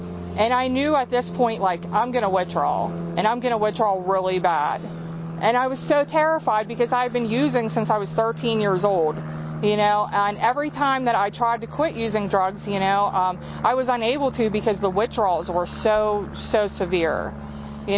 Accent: McKees Rocks, Pennsylvania, United States; My parents were both addicts, and I grew up in McKees Rocks in Pittsburgh.

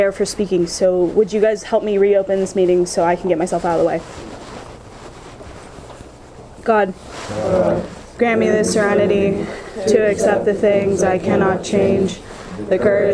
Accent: Pittsburgh, Pennsylvania, United States; I'm from Pittsburgh, so every time that, like, we're driving out here and I'm looking at cornfields and shit and just feeling a little out of my element

